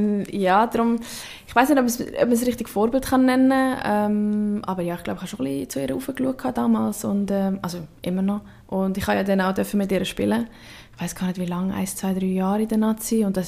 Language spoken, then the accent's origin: German; Stans, Nidwalden, Switzerland; Also ich komme ja aus Stans